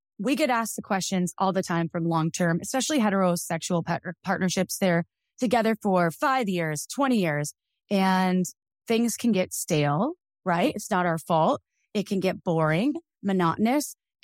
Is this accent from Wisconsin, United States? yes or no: yes; Wisconsin, United States; because I grew up in Wisconsin